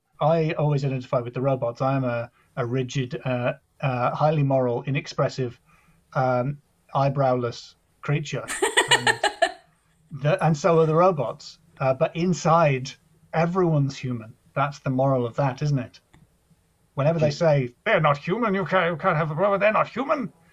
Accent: Durham, North East England, United Kingdom; I am technically Northern. I'm from Durham, which means I'm Northern, more Northern than a lot of Northerners who make fun of me for not being Northern. Geographically, I'm from quite high up. And I'm half Scottish

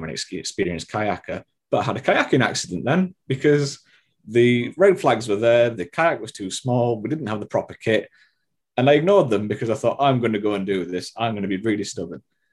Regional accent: Penistone, Yorkshire and the Humber, United Kingdom; I'd seen when I was volunteering at my local sports centre in my hometown of Penistone

